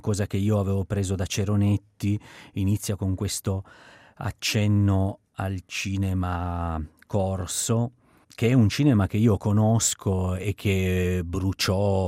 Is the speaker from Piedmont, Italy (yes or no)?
yes; Turin, Piedmont, Italy; Allora, premetto che io sono di Torino